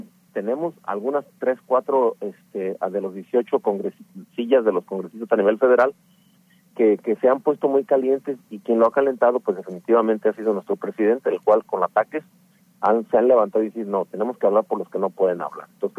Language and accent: Spanish; Mexico; moved away; Para nosotros, como mexicanos viviendo en el exterior, creo que es una voz súper importante